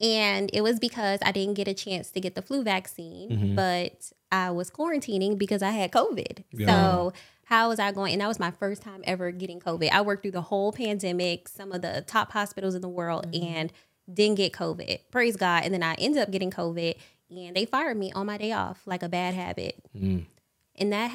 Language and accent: English; Miami, Florida, United States; Originally, I'm from Miami, Florida. And I became an entrepreneur almost 2 years ago.